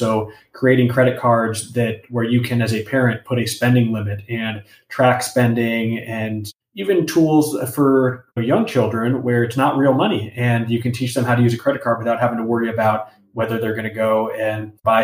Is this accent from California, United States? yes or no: yes; Los Angeles, California, United States; So I grew up in Los Angeles, grew up in a Mexican-American family here.